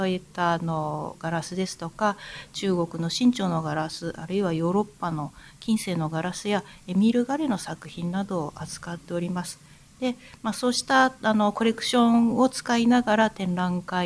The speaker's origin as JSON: {"language": "Japanese", "region": "Tokyo", "country": "Japan", "tie": "born or raised there", "lives_now": "Toyama, Japan", "said": "はい、私東京生まれ東京育ちで、"}